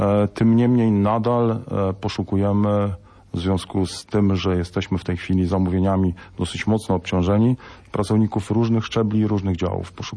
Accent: Kościerzyna, Pomeranian Voivodeship, Poland; Też tutaj.

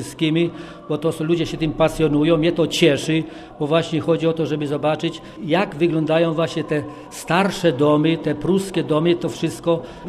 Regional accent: Sobowidz, Pomeranian Voivodeship, Poland; now in Pszczółki, Poland; To znaczy ja tu mieszkam obecnie w Pszczółkach, ale pochodzę niedaleko, bo pochodzę z Sobowidza, a to jest tylko 7 kilometrów stąd. I właśnie moje najlepsze lata, w latach 60., 70., mieszkałem w Sobowidzu.

